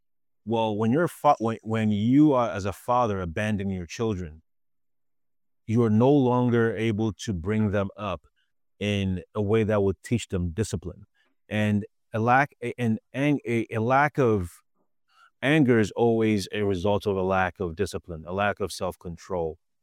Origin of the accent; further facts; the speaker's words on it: Ghana; I was born and raised in Ghana. And being in Ghana, by the time I was 10 years old, I had been in so many fights.